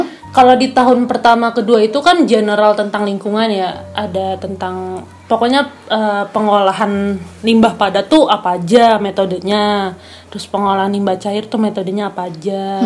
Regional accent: Semarang, Central Java, Indonesia; Ya, karena kan kebetulan dong kampung gua di sana. Jadi kenapa gua memilih di Semarang gitu.

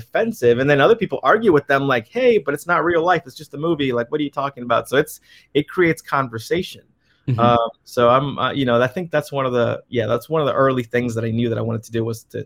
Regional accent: Cleveland, Ohio, United States; I am a filmmaker from the United States, from Cleveland, Ohio, to be specific.

